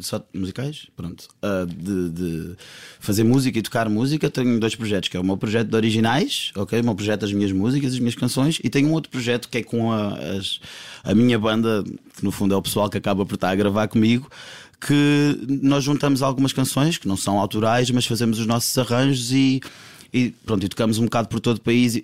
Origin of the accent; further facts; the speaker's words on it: Alcobaça, Leiria, Portugal; now in Nazaré, Portugal; Eu sou de Alcobaça, mas vivo na Nazaré. É pertinho, mas...